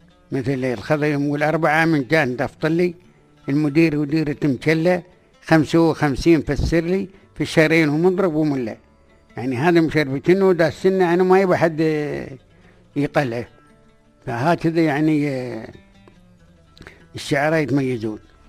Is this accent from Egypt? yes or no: no; United Arab Emirates; نحن هاي بلادنا الإمارات